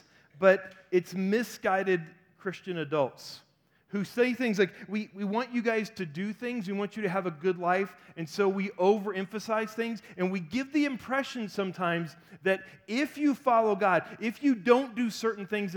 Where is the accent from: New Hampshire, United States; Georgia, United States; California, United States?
Georgia, United States; also born or lived in Florida; I said I'm from Georgia, and then I spent a lot of my life in Florida after that, went to college in Florida, lived in Florida for a long time.